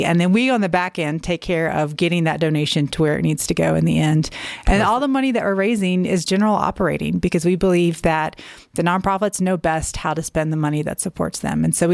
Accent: the South, United States; moved away as an adult; I moved here about 6 years ago and I mostly lived in the South most of my life. My accent doesn't give me away too bad

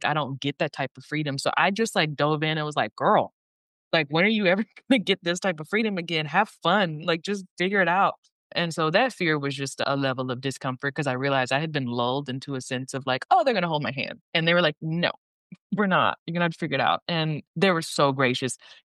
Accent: Dallas, Texas, United States; I'll never experience growing up in Mississippi. I grew up in the city of Dallas.

